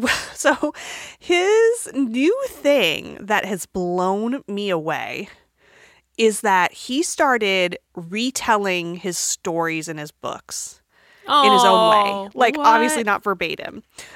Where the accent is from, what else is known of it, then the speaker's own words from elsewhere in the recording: Fresno, California, United States; Growing up in Fresno, I didn't even realize was like a thing.